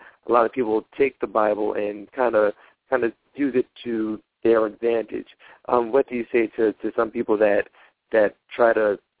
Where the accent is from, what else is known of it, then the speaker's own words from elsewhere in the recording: Tennessee, United States; Once again, you're listening to … I'm from Tennessee.